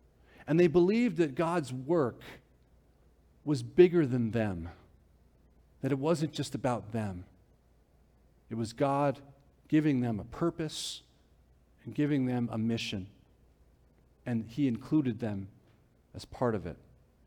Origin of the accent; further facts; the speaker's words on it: New Jersey, United States; I grew up in Bergen County. I should know how to get around the city.